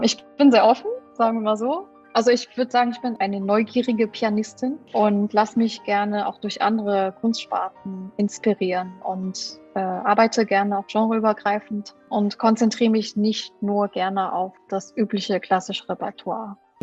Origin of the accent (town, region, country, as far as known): Saarland, Germany